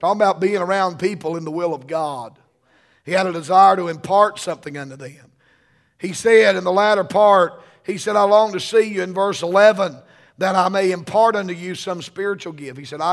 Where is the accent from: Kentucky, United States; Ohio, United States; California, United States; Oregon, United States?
Kentucky, United States; I said, no, sir, I'm from Kentucky.